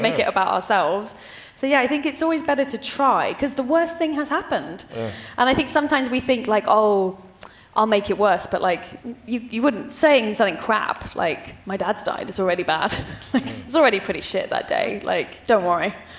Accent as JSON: {"language": "English", "region": "England", "country": "United Kingdom", "said": "I mean, like, in England, I think it's because we don't want to upset people."}